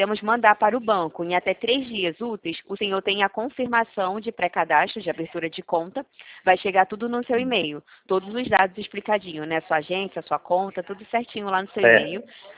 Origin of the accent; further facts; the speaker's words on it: Rio de Janeiro, Brazil; eu sou do Rio de Janeiro